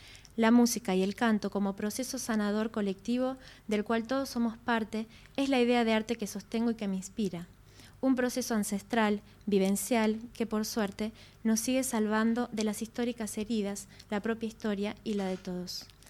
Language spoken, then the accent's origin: Spanish; Saladillo, Buenos Aires Province, Argentina; yo viví en Saladillo, el pueblo de Saladillo, muchos años. De hecho, yo siempre digo que nací acá en Capital, pero me siento más de allá que de acá.